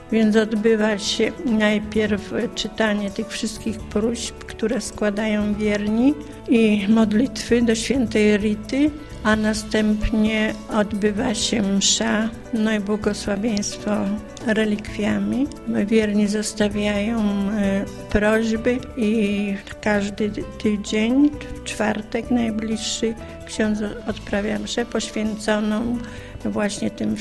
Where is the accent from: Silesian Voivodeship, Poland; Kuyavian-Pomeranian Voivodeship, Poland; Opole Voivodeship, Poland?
Opole Voivodeship, Poland; Głębinów; pełnię funkcję sołtysa w Głębinowie, trzecią kadencję. Mieszkam od urodzenia w Głębinowie.